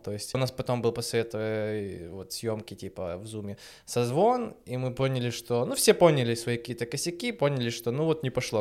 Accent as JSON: {"language": "Russian", "region": "Kyiv", "country": "Ukraine", "said": "Мы приехали из Киева"}